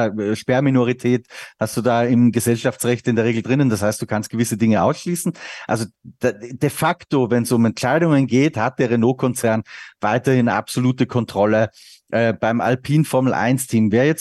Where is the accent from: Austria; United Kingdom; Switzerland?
Austria; Ich als Österreicher und nicht Fußball-Fan.